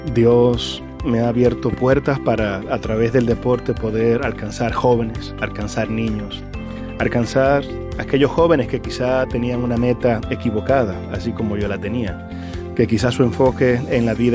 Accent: Dominican Republic; ser orgullo dominicano en cualquier lugar en donde tú vayas y represente tu bandera. Ese es el orgullo que tiene uno como pelotero y como dominicano.

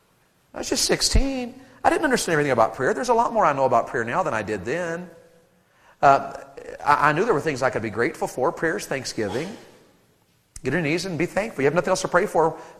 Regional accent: Tennessee, United States; moved away; I never knew till I moved to Ohio. I grew up in Tennessee. I never knew till I moved to Ohio that even Yankees can talk like Southerners.

